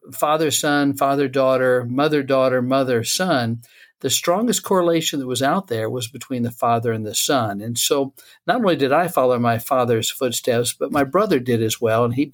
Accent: Iowa, United States; And I grew up in Iowa, rural Iowa, most of the time. My parents were both teachers, educators. We traveled a little bit.

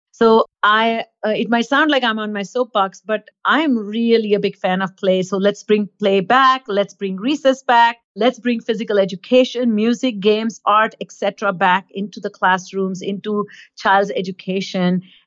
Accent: India; I grew up in India

